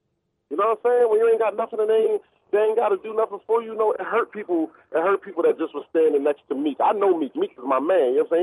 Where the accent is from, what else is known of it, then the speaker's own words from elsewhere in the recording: Philadelphia, Pennsylvania, United States; Yeah, I'm from Philadelphia.